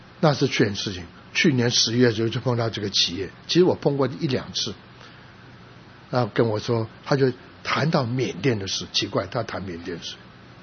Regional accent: San Francisco, California, United States; 他不知道我是从旧金山来的

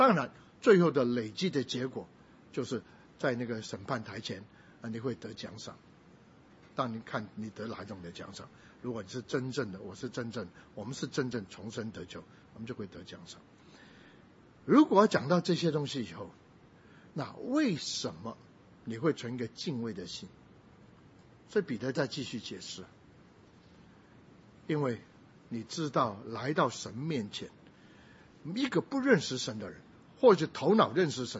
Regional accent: Taiwan; first language Taiwanese Hokkien; Chinese is a second language; 那时候我最先学会的是学会台语，以前我还会讲台语，不过现在都忘光了，也听不懂。国语还学得比较慢

